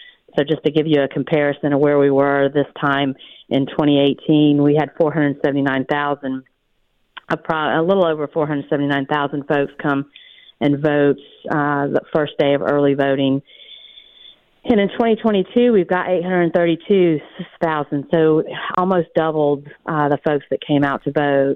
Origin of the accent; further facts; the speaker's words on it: Arizona, United States; Sheriff Daniels from my hometown of Cochise County was scheduled to come out